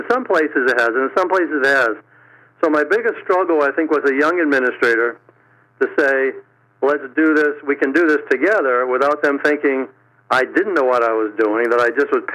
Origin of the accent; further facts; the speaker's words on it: Maine, United States; I'm from Maine.